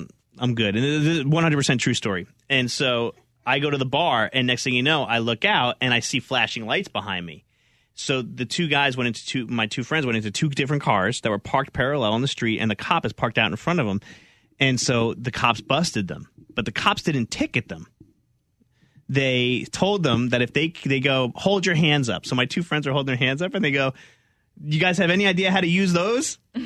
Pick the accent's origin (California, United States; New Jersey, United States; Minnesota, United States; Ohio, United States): New Jersey, United States; Hey, I knew my dad growing up in New Jersey.